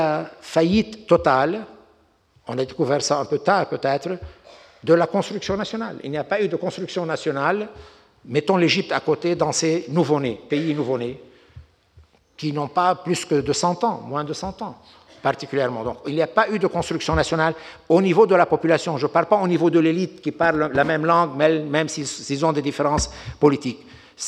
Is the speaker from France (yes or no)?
no; Beirut, Beirut Governorate, Lebanon; malheureusement, je viens de Beyrouth, donc.